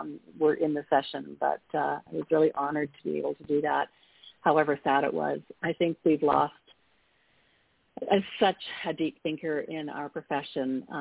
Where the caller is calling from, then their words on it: Calgary, Alberta, Canada; I'm calling from Calgary, Alberta, up in Canada.